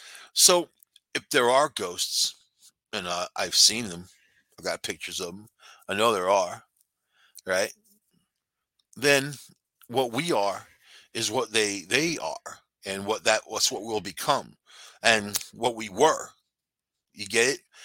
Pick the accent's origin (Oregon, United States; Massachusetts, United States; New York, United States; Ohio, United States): New York, United States; I was raised on Long Island. It really was a place I didn't want to go back to.